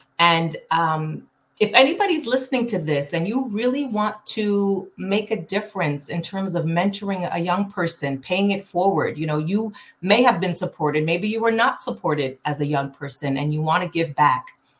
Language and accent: English; Canada; also born or lived in New York, United States; I'm originally from Canada by way of New York.